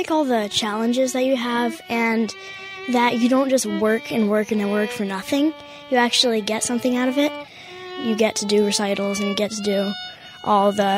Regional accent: Essex, Vermont, United States; I'm from Essex, Vermont. I'm 9 years old.

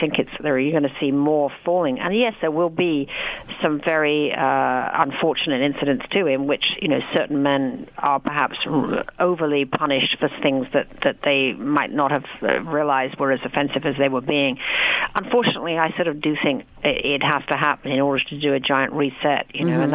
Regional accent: United Kingdom; I'm British.

